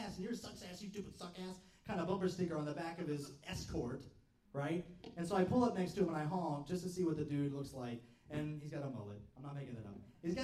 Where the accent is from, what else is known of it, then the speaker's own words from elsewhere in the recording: the South, United States; But I love the South. I grew up in the South. I think it's an amazing part of the country.